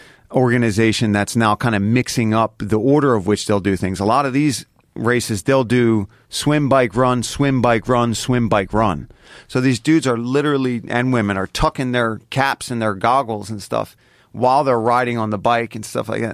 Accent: Philadelphia, Pennsylvania, United States; like, I grew up in South Philly.

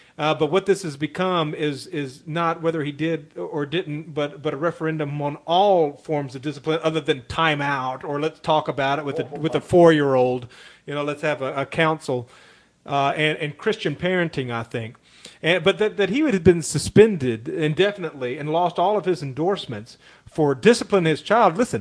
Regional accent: the South, United States; born there; When I was growing up, I was born in 1980 in the South, and spare the rod and spoil the child was still very much the way of the world

